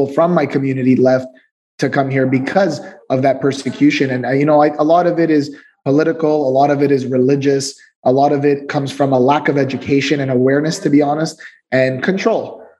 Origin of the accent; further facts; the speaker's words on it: Ontario, Canada; So we're in Canada. We're from Ontario, one of the most important provinces in all of Canada, and specifically in the GTA, which is known as the Greater Toronto Area.